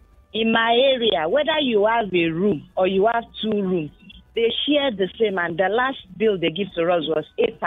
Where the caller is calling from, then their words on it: Ikorodu, Lagos, Nigeria; I'm calling from Ikorodu.